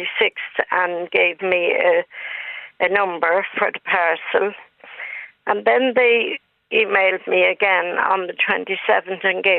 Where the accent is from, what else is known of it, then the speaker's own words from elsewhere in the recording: Dublin, Leinster, Ireland; I'm from Dublin.